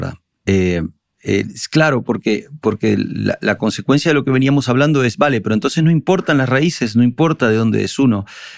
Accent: Montevideo, Uruguay; accent: Uruguayan; now in Spain; llevo 27 años viviendo en España y todavía tengo acento uruguayo, toco la guitarra como un uruguayo, veo el mundo como un montevideano

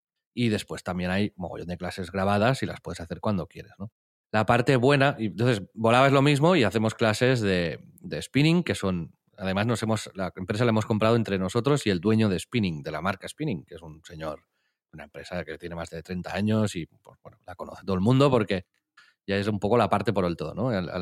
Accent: Catalonia, Spain; Y soy del Maresme, que es una comarca libre y tropical, de aquí de Cataluña

